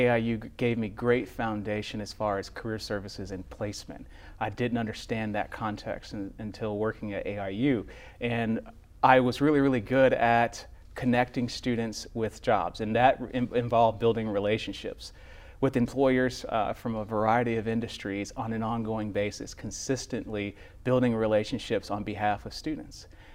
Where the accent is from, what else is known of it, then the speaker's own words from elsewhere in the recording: College Station, Texas, United States; I grew up in College Station, Texas. It's about an hour north of here.